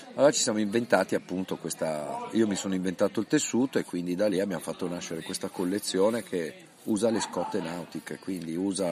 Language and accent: Italian; Milan, Lombardy, Italy; sono cresciuto a Milano con mia mamma, con una grande passione per le piante